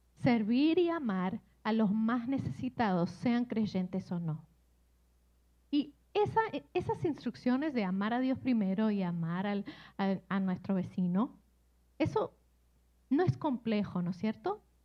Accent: Buenos Aires, Argentina; moved away; Yo soy de Buenos Aires y ahí antes yo sentía que subía al bus o al tren o al subte y era parte de una comunidad

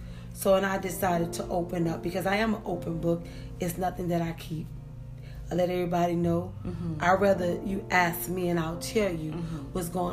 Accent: New Orleans, Louisiana, United States; now in Houston, United States; Hi, I'm from New Orleans, Louisiana, and thank you for having me on your podcast.

